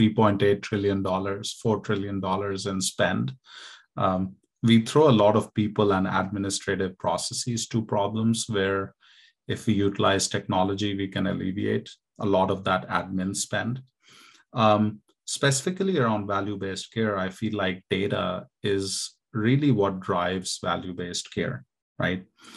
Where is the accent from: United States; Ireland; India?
India; I was born and raised in India.